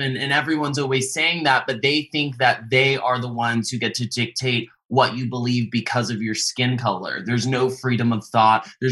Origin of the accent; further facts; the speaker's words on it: the South, United States; I grew up in the South, and I was judged based on my character.